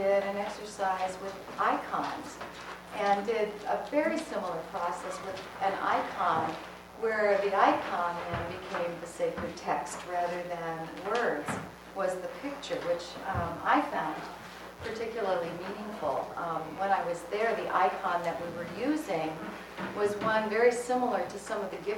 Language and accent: English; Denver, Colorado, United States; So, I'm from Denver, Colorado, and I'm serving for 3 weeks in the village as spiritual director.